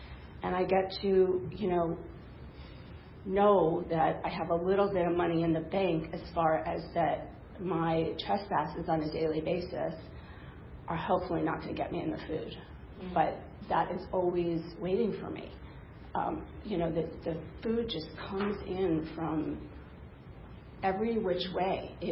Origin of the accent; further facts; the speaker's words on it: New York, United States; I grew up in New York. I was one of middle child of three girls.